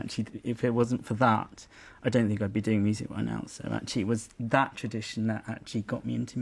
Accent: United Kingdom; Yeah, I'm actually British Bangladeshi as well.

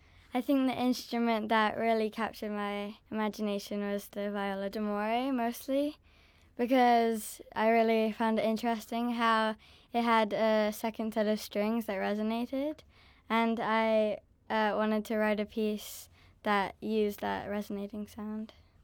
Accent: London, United Kingdom; I come from London.

